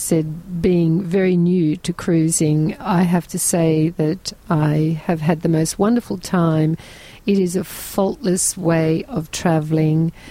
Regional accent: Queensland, Australia; I'm from Queensland, Australia.

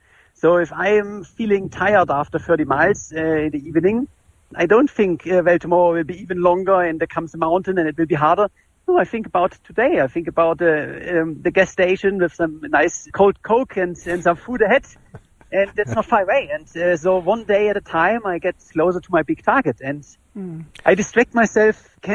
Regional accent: Germany; English is a second language; now in United States; to be honest, I'm from Germany.

